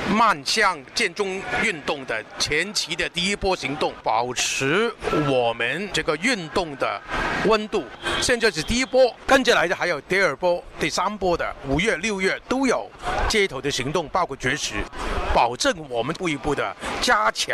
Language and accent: Chinese; Hong Kong; 我们香港人